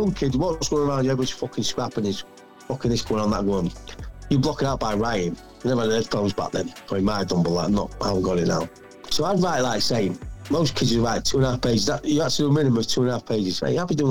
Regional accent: Yorkshire and the Humber, United Kingdom; The estate next to mine, there was Nunsthorpe, I'm from the Nunsthorpe, there was a Grange, there was St. Michael's.

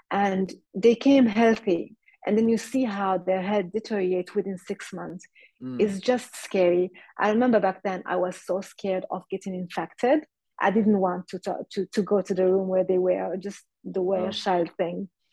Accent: Morocco; English is a second language; I grew up in Morocco

